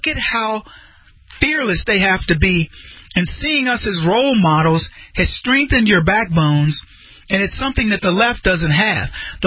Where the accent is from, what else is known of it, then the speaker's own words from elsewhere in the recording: United States; born there; proud to be born here. I mean, I can't even see straight sometimes. I'm like, oh, thank the Lord. I'm American.